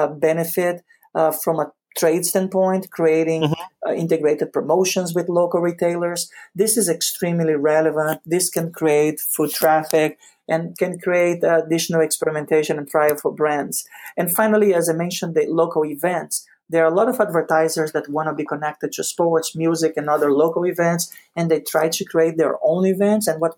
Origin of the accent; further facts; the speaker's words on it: Rio de Janeiro, Brazil; I came from back in Brazil when I was born and raised in Rio. I came from a radio family.